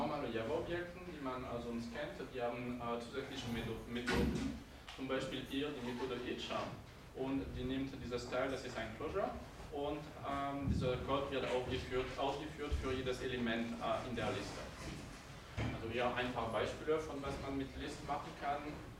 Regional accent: France; German is a second language; now in Bernau, Germany; also wie ich das nicht verstecken kann vom Akzent, bin ich Franzose, aber ich lebe in der Nähe von Bernau

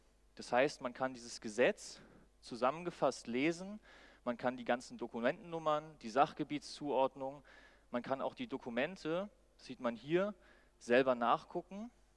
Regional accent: Göttingen, Lower Saxony, Germany; ich komme aus Göttingen

